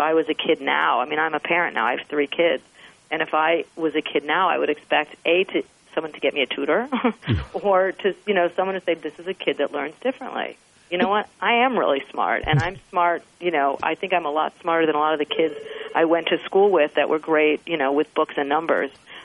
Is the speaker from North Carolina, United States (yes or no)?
no; Wilmette, Illinois, United States; I was born in Wilmette, Illinois, which is about, you know, a half hour from the city